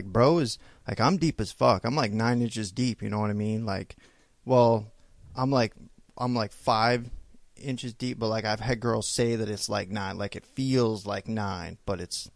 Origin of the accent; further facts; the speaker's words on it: New Jersey, United States; Yeah, like, I'm from New Jersey originally, so, like, I got a little bit of a accent.